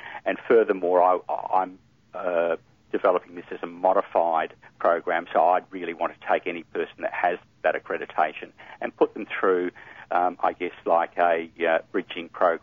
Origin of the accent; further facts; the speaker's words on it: Perth, Western Australia, Australia; moved away; I mean, I'm from Perth originally, so I take great pleasure in, you know, a trip across the Nullarbor and spending a few weeks in WA.